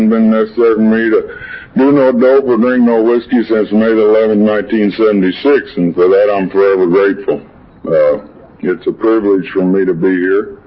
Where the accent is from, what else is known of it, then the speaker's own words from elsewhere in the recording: Texas, United States; born there; I was born in Texas, and that isn't reason enough to a drink